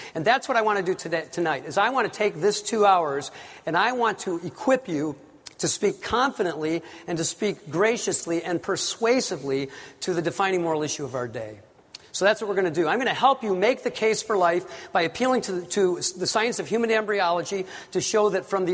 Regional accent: Warren, United States; But what happened to me was I grew up here. I live in Ohio now, but I grew up in Warren, not far from here.

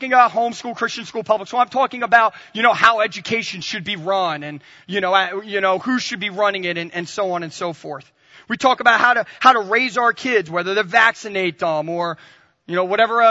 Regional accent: New Jersey, United States; accent: Jersey; and I am a Yankee through and through. Bob is very refined and put together, and I got my Jersey accent

